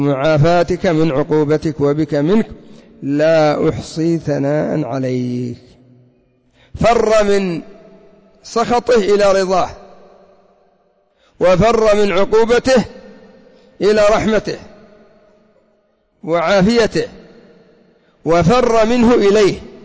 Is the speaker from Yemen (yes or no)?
yes; Yemen; حتى عندنا في اليمن يذكرون من الأمثال ما يدل على هذا المعنى